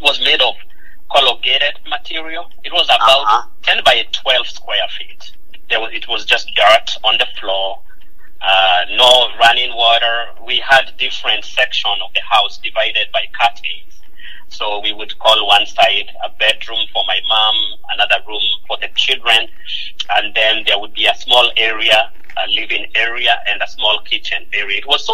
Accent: Kenya; So I was born and raised in Kenya.

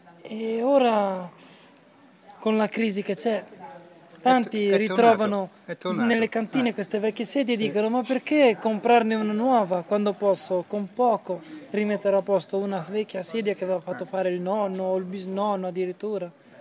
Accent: Tuscany, Italy; vengo dall'Alta Lunigiana

